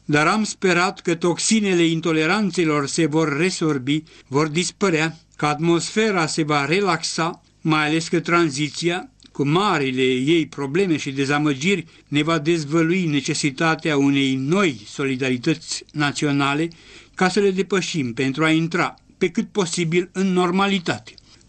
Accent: Lisa, Brașov County, Romania; În orice caz, țin minte perfect că aproape întreg satul meu a votat cu ochiul. Nu fiindcă toți țăranii din Lisa erau țărăniști sau simpatizanți țărăniști

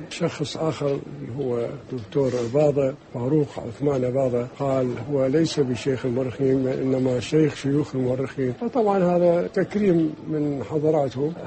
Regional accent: Baghdad, Baghdad Governorate, Iraq; لأنه أنا بغدادي أصيل ونشأت في بغداد وجبت أسواقها ودروبها ومحلاتها

